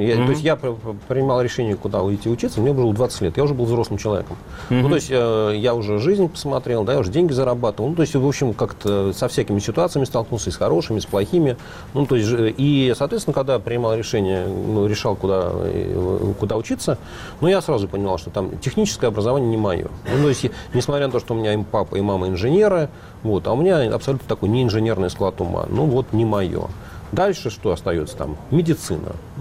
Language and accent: Russian; Likino-Dulyovo, Moscow Oblast, Russia; born there; Родился я там.